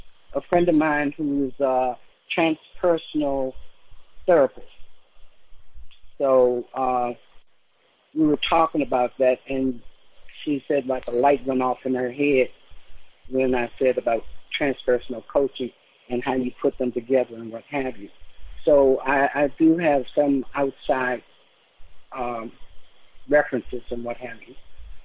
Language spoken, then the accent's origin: English; Richmond, Virginia, United States; I grew up in Richmond, Virginia.